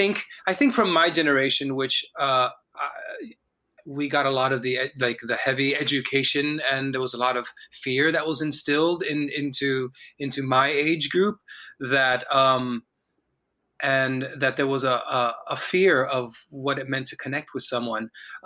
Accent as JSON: {"language": "English", "town": "Miami", "region": "Florida", "country": "United States", "tie": "born or raised there", "said": "I was born in Miami, Florida, and, raised in a community where dealing with the Cuban government in any kind of way or going to Cuba was frownedly looked upon, including my own family."}